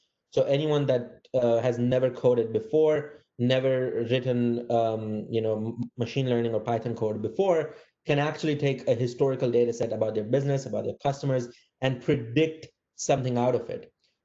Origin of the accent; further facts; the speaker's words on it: India; now in San Francisco, United States; I grew up in India and kind of ended up starting a company in India.